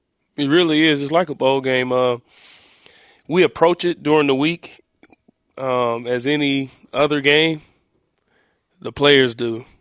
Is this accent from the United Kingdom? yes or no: no; Oklahoma, United States; Growing up in Oklahoma, we didn't see Florida State as that rivalry.